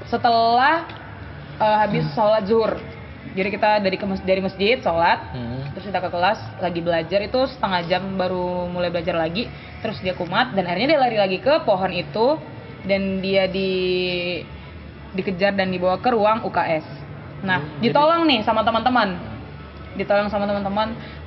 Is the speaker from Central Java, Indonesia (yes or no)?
no; Batam, Riau Islands, Indonesia; Jadi aku SMP di M. Nah, kebetulan aku anak Batu Aji.